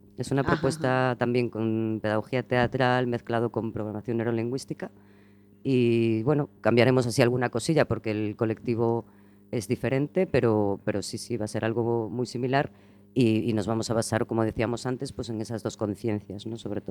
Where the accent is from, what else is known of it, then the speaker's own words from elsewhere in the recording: Pontevedra, Galicia, Spain; yo iba mucho a Cangas, yo soy de Pontevedra, Cangas está al lado